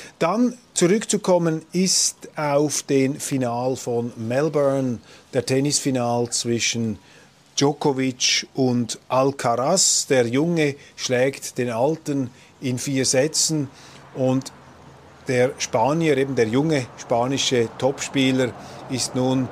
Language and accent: German; Switzerland; da sind wir Schweizer natürlich auch selber schuld